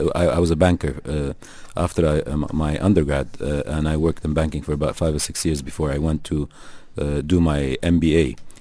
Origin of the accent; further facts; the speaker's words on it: Lebanon; moved away; I grew up in Lebanon from birth till 1982